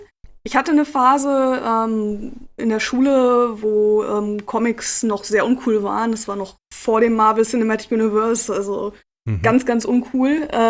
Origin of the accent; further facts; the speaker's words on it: Lüneburg, Lower Saxony, Germany; Ich komme ursprünglich aus Lüneburg, in der Nähe von Hamburg.